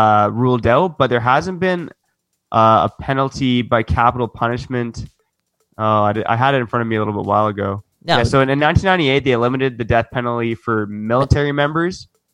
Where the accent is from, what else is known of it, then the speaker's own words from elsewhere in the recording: Canada; Yo, we're Canadian boys. You can't, like, you're a little bit less Canadian if you don't like to cuddle.